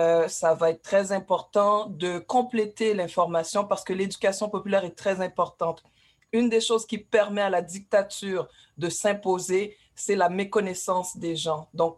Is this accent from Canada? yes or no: yes; Canada; Déjà là, en tant que Canadien, on doit leur dire « ça suffit ».